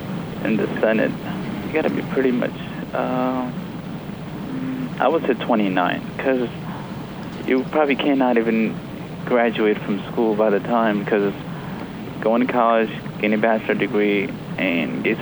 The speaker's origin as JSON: {"language": "English", "town": "Philadelphia", "region": "Pennsylvania", "country": "United States", "said": "All right … I'm from Philadelphia."}